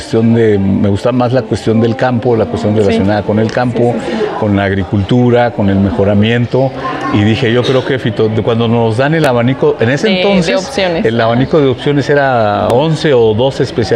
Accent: Juchitán, Oaxaca, Mexico; first language Zapotec; Spanish is a second language; yo soy originario de Juchitán, Oaxaca, un pueblo indígena en el istmo de Tehuantepec. Yo soy indígena, hablo una lengua materna que es el zapoteco.

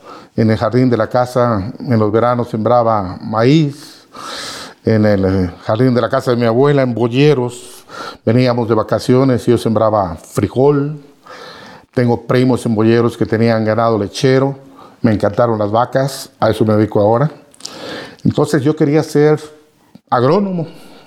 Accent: Morelia, Michoacán, Mexico; also born or lived in Chapingo / Zamora; la vida profesional de mi padre nos llevó a la familia a Michoacán desde que yo tenía 3 meses de edad. Ahí crecí en Morelia. Después tuve una breve estancia aquí en Chapingo, 3 años, del 73 al 76.

